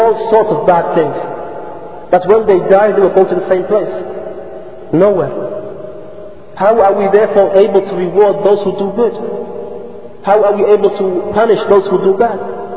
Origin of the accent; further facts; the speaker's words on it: United Kingdom; If you look in the West, for example, I'm from Britain, and we have political parties.